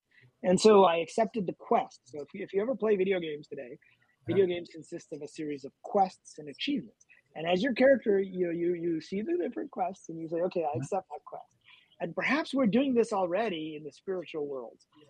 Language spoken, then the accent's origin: English; Pakistan; born there; I'm not even a Hindu, right? I was born in Pakistan and grew up as a Muslim